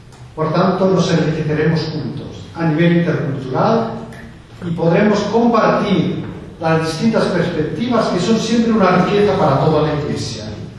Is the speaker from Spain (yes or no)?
yes; Spain; mi portugués no es muy bueno, hablaré en español. Creo que todos ustedes son capaces de comprender mi español, aunque sea de España